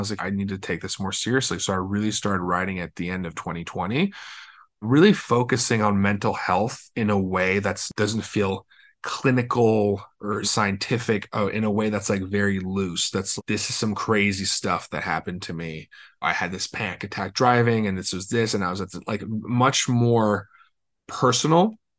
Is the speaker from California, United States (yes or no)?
yes; Los Angeles, California, United States; I'm from Los Angeles, born and raised. This cafe was off of Skid Row in downtown.